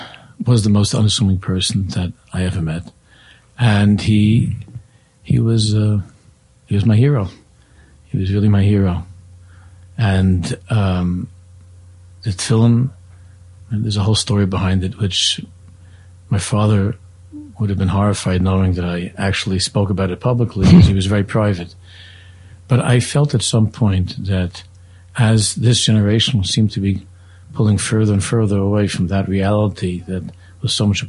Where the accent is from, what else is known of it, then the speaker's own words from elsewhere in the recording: Queens, New York, United States; also born or lived in Israel; I grew up in Queens, in the area called Hillcrest, not far from Kew Gardens Hills. Also, we did a brief Aliyah stint in Eretz Yisrael for a couple of years.